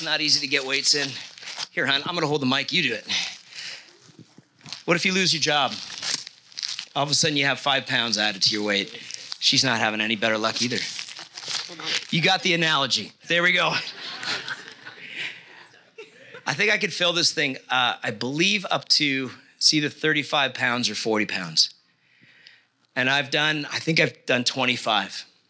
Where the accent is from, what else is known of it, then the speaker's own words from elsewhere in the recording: United States; I'm sorry, I'm American. I've been raised around here.